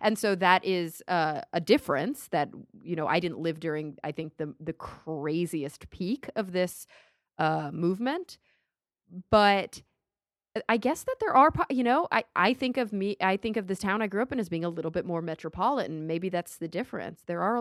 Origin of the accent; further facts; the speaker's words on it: Plano, Texas, United States; I grew up in Plano, Texas, which is a suburb of Dallas.